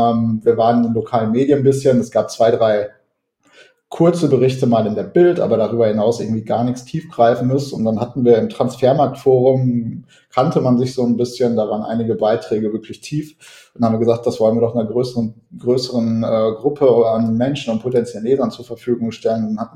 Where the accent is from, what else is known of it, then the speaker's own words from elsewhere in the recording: Bochum, North Rhine-Westphalia, Germany; born there; now in Hamburg, Germany; Ich bin 32 Jahre alt, bin gebürtiger Bochumer, wohne aber mittlerweile auch in Hamburg